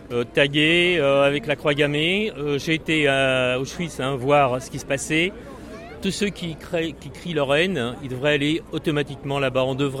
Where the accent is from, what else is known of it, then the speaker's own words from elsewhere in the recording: Normandy, France; also born or lived in Nice; now in Marseille, France; Je suis normand d'origine, ça fait presque 40 ans que je suis méditerranéen et depuis quelques mois marseillais. J'étais jusqu'à présent niçois.